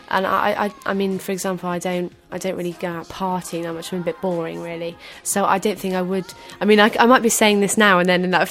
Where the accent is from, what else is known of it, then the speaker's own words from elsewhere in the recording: Hereford, West Midlands, United Kingdom; I come from Hereford, which is a place where it's not, you know, it's not, people don't even know what a blog is.